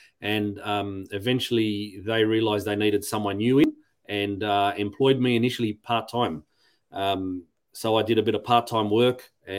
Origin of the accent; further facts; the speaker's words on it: Sydney, New South Wales, Australia; accent: Aussie; You can tell probably by my Aussie accent. There's no Greek accent there. Born in Australia. I grew up in Australia in Sydney. But Greek parents.